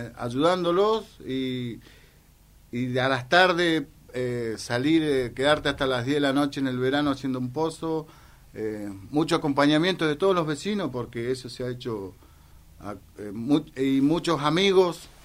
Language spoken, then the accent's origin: Spanish; Zapala, Neuquén, Argentina; yo me fui muy chico de Zapala, me fui a trabajar a Neuquén y volví hace 6 años de vuelta a mi pueblo